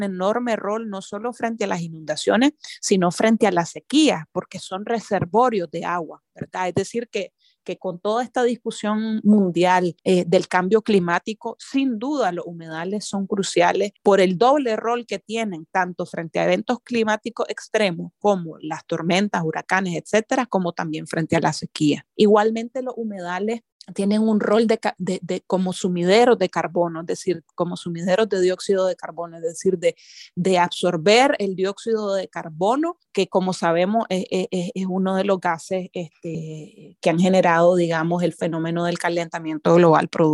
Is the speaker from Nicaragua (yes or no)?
yes; Nicaragua; como nicaragüenses